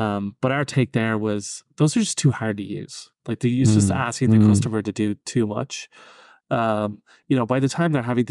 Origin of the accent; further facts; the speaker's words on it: Ireland; I grew up in Ireland where music is very common.